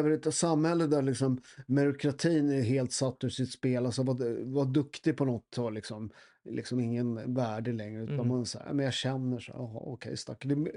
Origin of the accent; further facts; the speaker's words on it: Sweden; born there; jag är född i Sverige